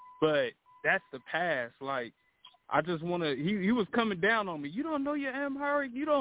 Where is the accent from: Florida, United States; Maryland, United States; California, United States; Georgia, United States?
California, United States; Fresno; I'm from Fresno, California, and it's really an honor to be on the line with y'all right now.